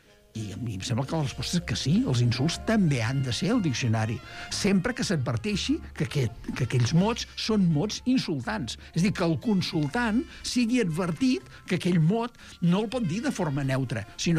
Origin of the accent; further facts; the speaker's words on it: Catalonia, Spain; jo sóc del Camp de Tarragona.